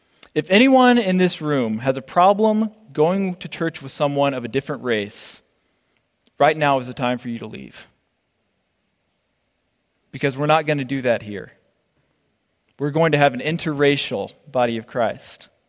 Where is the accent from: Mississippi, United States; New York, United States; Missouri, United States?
Mississippi, United States; Clinton; also born or lived in Jackson; It's in Jackson, Mississippi, my hometown, or Clinton, Mississippi, actually. I live in Jackson.